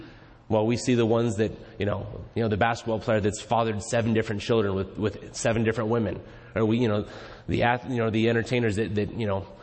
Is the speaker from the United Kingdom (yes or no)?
no; California, United States; I grew up in California for the first 28 years. That's where I lived. I've been through my fair share of earthquakes living in the Bay Area.